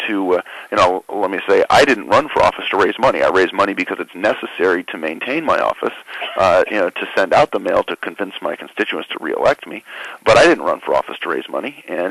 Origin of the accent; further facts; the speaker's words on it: Los Angeles, California, United States; you're from Los Angeles, I'm from Los Angeles.